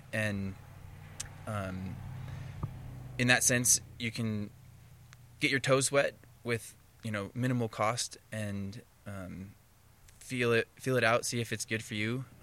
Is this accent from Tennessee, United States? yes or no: no; Wisconsin, United States; So I'm a Midwest boy. I grew up in Wisconsin, and believe it or not, my high school had a climbing team.